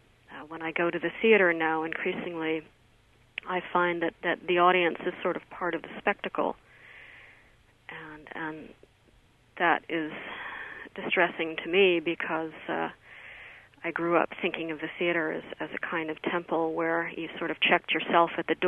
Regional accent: New York, United States; Well, certainly speaking as a New Yorker, I can't get into a theater.

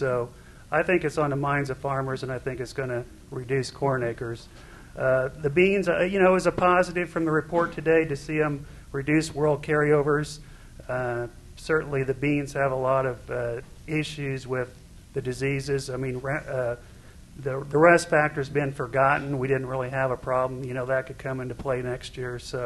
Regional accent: Indiana, United States; I'm from Indiana

